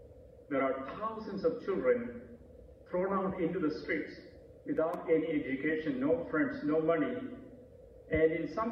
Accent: India; English is a second language; also born or lived in Philippines; now in St. Louis, United States; Though I am from India, I was a missionary to the Philippines for 11 years.

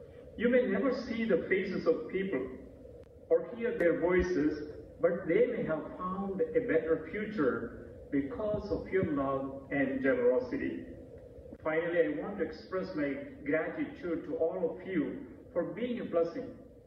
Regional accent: India; English is a second language; also born or lived in Philippines; now in St. Louis, United States; Though I am from India, I was a missionary to the Philippines for 11 years.

